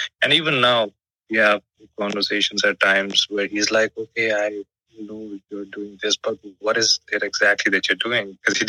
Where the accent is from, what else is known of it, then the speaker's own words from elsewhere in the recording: Jammu and Kashmir, India; I came from Kashmir and it was totally different for me.